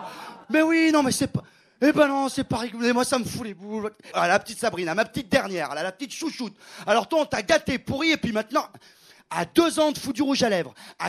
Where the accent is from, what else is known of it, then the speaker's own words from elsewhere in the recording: South, France; Moi, je viens du Sud, et dans le Sud-Est, j'ai pu pas mal jouer.